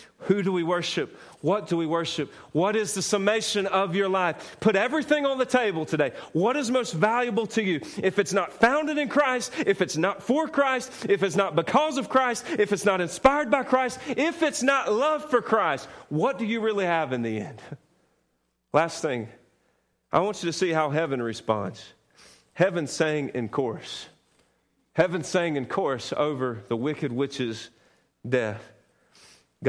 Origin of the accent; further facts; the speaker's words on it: United States; I love this country. I'm thankful that I'm an American.